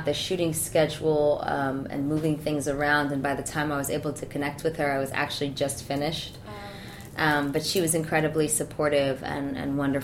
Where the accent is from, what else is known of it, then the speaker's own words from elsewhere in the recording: Hollywood, California, United States; I'm from California. I live